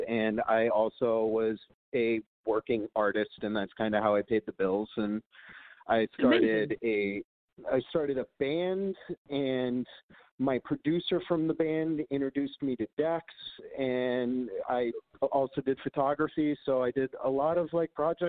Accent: Bryn Mawr, Pennsylvania, United States; born there; also born or lived in London; I was born in Bryn Mawr, so that's interesting.

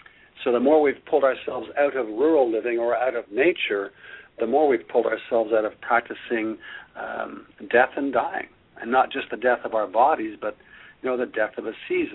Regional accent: Quebec, Canada; when I was a boy growing up in Quebec, I spent a fair bit of time on my family's farm in the summer

